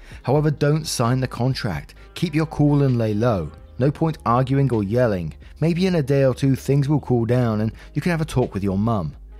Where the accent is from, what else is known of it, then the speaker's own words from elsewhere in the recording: United States; Me, as an American, I also value my independence greatly.